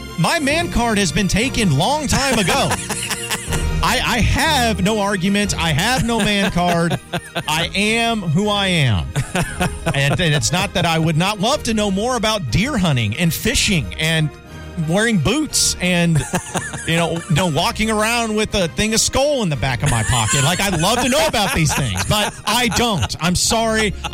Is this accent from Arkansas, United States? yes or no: yes; Fayetteville, Arkansas, United States; I was raised in Fayetteville.